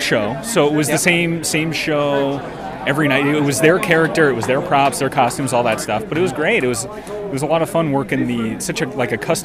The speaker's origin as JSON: {"language": "English", "town": "Las Vegas", "region": "Nevada", "country": "United States", "said": "I'm from Las Vegas community, you lose contact with everyone."}